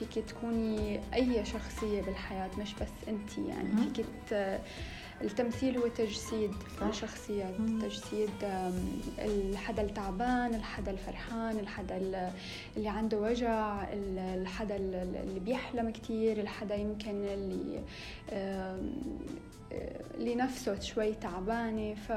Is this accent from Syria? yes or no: yes; Syria; انا من سوريا، من نصي حمصي ونصي من الشام